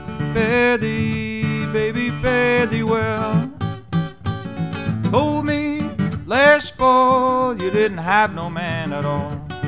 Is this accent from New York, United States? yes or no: yes; New York City, New York, United States; The Spinning Disc on the Grand Concourse in the Bronx, New York, where I'm from. I'm a southerner. I'm from the South Bronx.